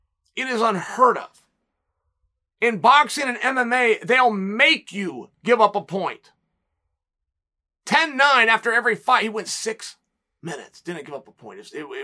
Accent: Oregon, United States; I'm from Oregon, where Joe Russell is royalty.

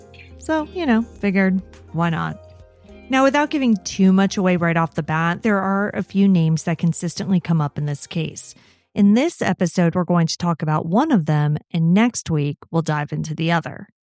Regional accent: Hawaii, United States; born there; every time I told people when I was a kid that I was born in Hawaii

